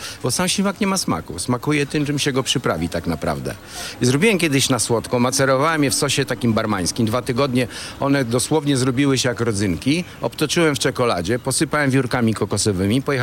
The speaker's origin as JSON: {"language": "Polish", "region": "Warmian-Masurian Voivodeship", "country": "Poland", "said": "Prawda, ja jestem z Warmii i Mazur. Tam to się zaczęło 20 lat temu."}